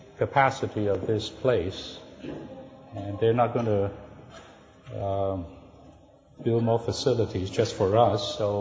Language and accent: English; California, United States; So I'm from Southern California.